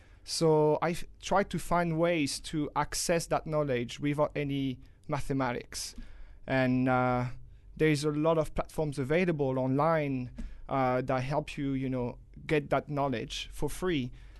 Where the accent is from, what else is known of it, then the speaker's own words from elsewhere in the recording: France; English is a second language; because I'm from France, so English is not my native language.